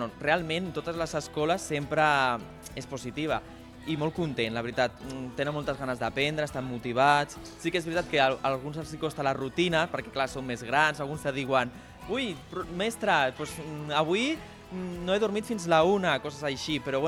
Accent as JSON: {"language": "Catalan", "town": "Tarragona", "region": "Catalonia", "country": "Spain", "lives_now": "Barcelona, Spain", "said": "vinc de Tarragona, sóc d'aquest col·lectiu de funcionaris que els ha tocat a Barcelona"}